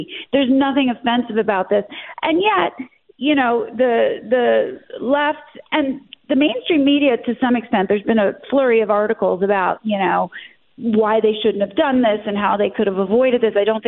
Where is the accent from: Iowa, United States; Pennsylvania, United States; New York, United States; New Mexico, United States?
Pennsylvania, United States; Philadelphia; also born or lived in Cherry Hill, United States / Allentown, United States; My parents live in Center City. I was born in Philadelphia. Then I moved to Cherry Hill, South Jersey area, but went to school in Center City, 25th and Lombard. I then graduated high school in Allentown, Pennsylvania